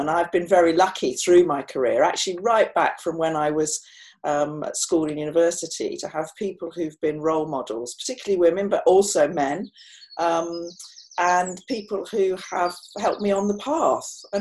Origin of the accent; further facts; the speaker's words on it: Midlands, United Kingdom; accent: Midlands; I know I was laughed at for my Midlands accent and what I said.